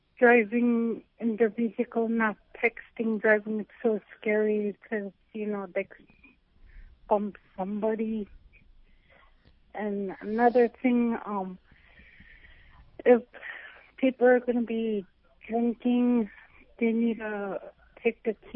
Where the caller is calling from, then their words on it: Anchorage, Alaska, United States; I'm calling from Anchorage, and I'm glad to be here to see my mom here in Anchorage.